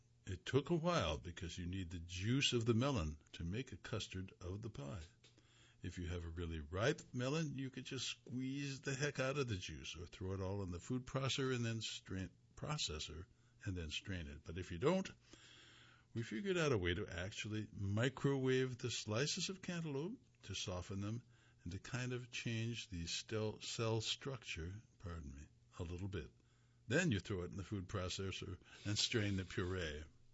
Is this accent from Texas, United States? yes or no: no; Tennessee, United States; I never heard of those when I grew up in Tennessee.